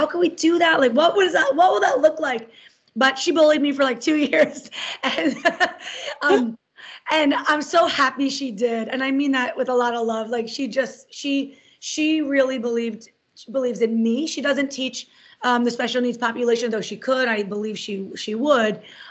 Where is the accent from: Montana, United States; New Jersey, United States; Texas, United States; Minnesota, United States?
New Jersey, United States; Cherry Hill; also born or lived in Queens, New York; I'm from Queens, New York originally, but I grew up almost wholly in Cherry Hill, New Jersey.